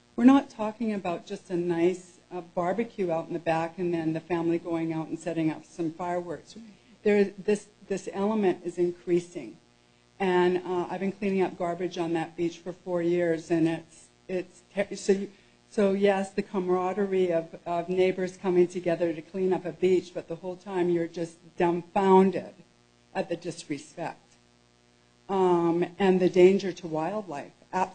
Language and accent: English; Canada; now in Blaine, United States; we're not part of the city of Blaine, even though my address does say Blaine, Washington. I'm Canadian, married to an American